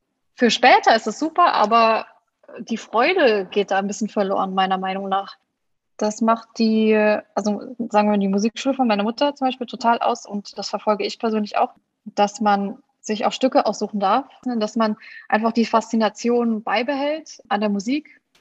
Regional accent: Saarland, Germany

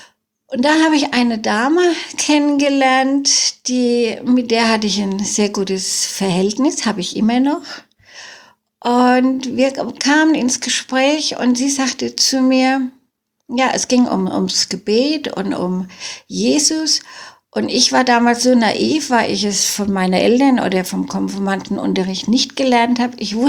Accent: Frankfurt, Hesse, Germany; Ich habe zwei Brüder. Ich komme aus der Stadt Frankfurt. Habe da gelebt und gewohnt, gearbeitet, Familie gegründet. Ja. Ich bin jetzt 71 Jahre alt

